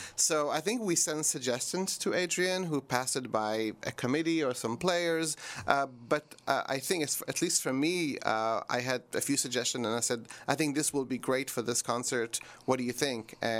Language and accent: English; Israel; moved away as an adult; also born or lived in London / New York / Montreal / Alabama; now in Bellingham, United States; I'm originally from Israel, so I grew up there. Then I left when I was 18 to go study. I was in London, in New York, in Montreal, in Alabama, and now I live in Bellingham, Washington, which is between Seattle and Vancouver, Canada.